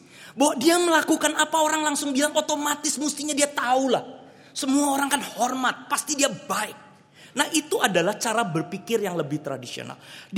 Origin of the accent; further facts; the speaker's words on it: Bandung, West Java, Indonesia; Saya punya sih sebetulnya kampung saya di Bandung, saudara-saudara. Kalau boleh disebut Bandung itu kampung, saya punya RT RW lah di sekitar itu.